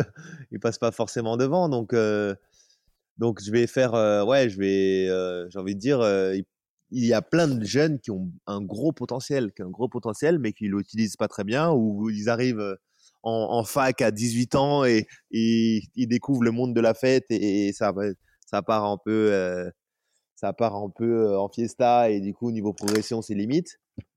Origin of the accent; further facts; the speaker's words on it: France; Nous, en tant que Français, on est quand même une bonne population avec des grimpeurs forts.